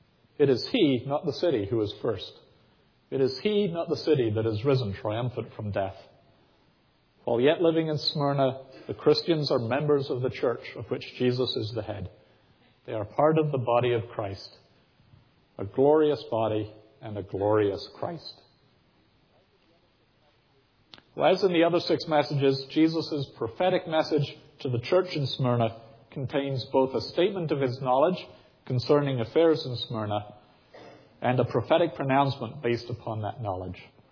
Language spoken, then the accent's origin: English; United Kingdom; I grew up singing that in Britain.